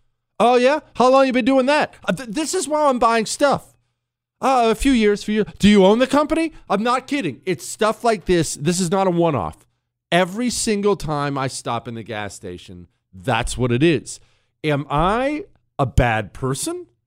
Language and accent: English; United States; Yes, right, I am judging because I'm an American